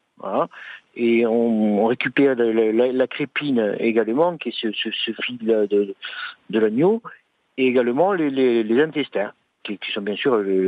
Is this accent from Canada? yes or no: no; Corsica, France; Alors nous, si vous voulez, chez nous en Corse, on a un plat typique